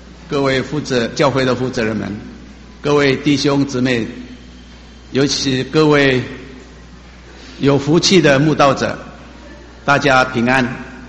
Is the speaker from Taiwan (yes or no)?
yes; Maolin, Kaohsiung, Taiwan; 我是来自高雄县，原来的高雄县茂林乡茂林教会，我们现在是改区为高雄区高雄市